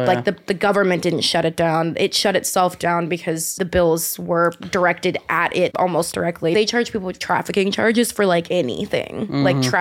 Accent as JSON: {"language": "English", "town": "Austin", "region": "Texas", "country": "United States", "said": "No, I'm from Austin."}